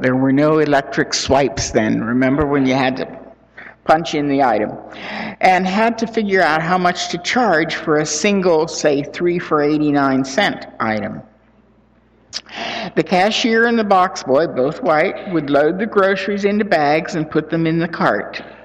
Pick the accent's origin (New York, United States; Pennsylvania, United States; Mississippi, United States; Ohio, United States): Pennsylvania, United States; Pittsburgh; now in Seattle, United States; The A&P, no longer a Seattle presence, was the supermarket I grew up with in Pittsburgh.